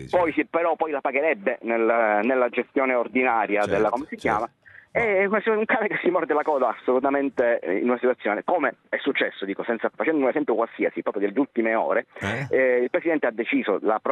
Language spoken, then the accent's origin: Italian; Sicily, Italy; noi come siciliani